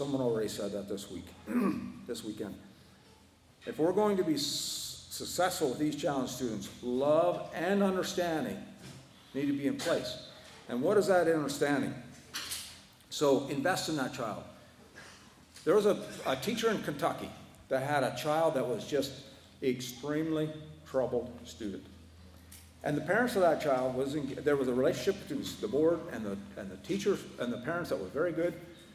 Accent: Duchess, Alberta, Canada; She's not my aunt, but we grew up knowing her in Dutchess, Alberta. I grew up in Dutchess, Alberta.

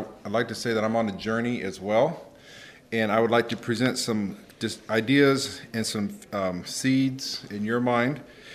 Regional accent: Texas, United States; I'm from Texas.

